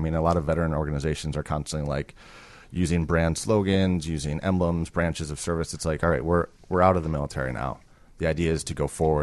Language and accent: English; Sheboygan, Wisconsin, United States; I went back to my hometown of Sheboygan, Wisconsin, where I did not have a tribe, I didn't have a network, I didn't have a community.